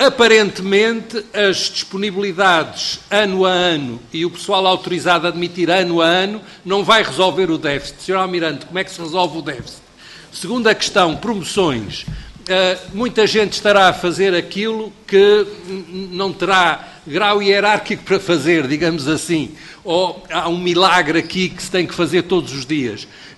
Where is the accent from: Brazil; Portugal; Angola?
Portugal; Azores; porque nasci lá e vivo lá, mas não é isso que interessa aqui. Eu aqui gostava de não ser identificado como açoriano